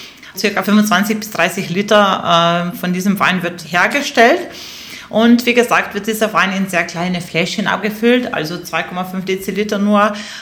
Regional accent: Maribor, Drava, Slovenia; German is a second language; Ich komme aus Maribor

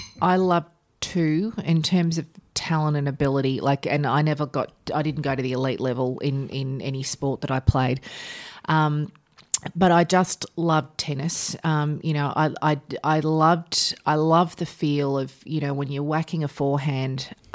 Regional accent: Geelong, Victoria, Australia; Well, I was born in Baxter House in Geelong, as many of us were, and I did my early formative years growing up in Geelong and in Herne Hill specifically.

